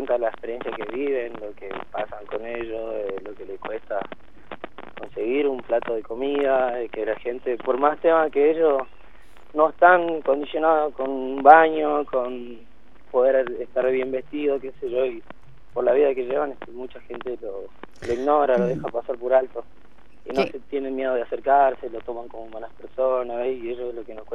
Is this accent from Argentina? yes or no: yes; San Salvador de Jujuy, Jujuy, Argentina; Y nosotros somos de Alto Comedero.